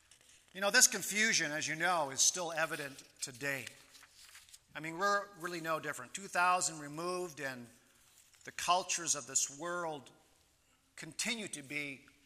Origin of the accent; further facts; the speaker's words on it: Japan; That's the kind of environment I grew up in Japan.